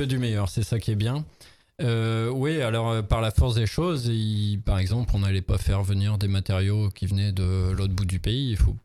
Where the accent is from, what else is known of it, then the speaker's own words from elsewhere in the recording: France; moved away as an adult; quand je suis parti à 20 ans, je voulais être un citoyen irlandais. Je voulais pas qu'on me reconnaisse en tant que Français.